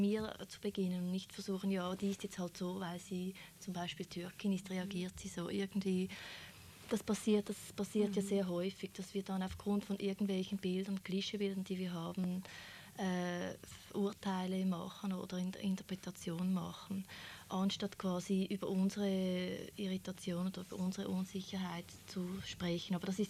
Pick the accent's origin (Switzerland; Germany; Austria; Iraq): Switzerland; Ich wurde zuerst angestellt als Schweizerin